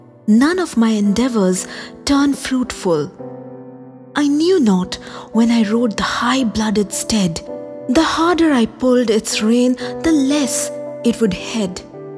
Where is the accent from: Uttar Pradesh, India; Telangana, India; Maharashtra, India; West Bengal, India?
West Bengal, India; Kolkata; English is a second language; I am from eastern part of India. I'm a Bengali, born and brought up in Calcutta, and I have grown up knowing Kabuliwalas as an integral part of my home city.